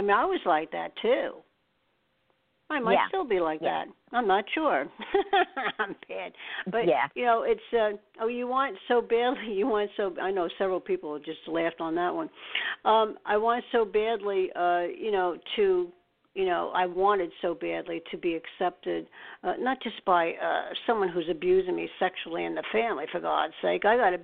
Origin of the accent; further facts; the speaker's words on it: Staten Island, New York, United States; We're always looked down by the rest of New Yorkers because we came from Staten Island.